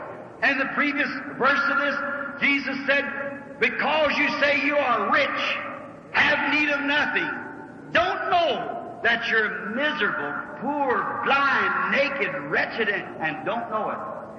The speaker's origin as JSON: {"language": "English", "region": "Kentucky", "country": "United States", "tie": "born or raised there", "said": "You know, I was raised in Kentucky, as I told you. Mama used to put us up in the loft."}